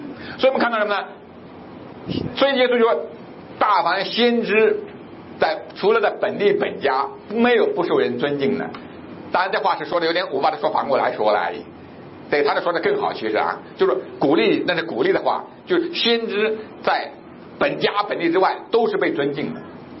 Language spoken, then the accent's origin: Chinese; China; 我认为我是一个中国人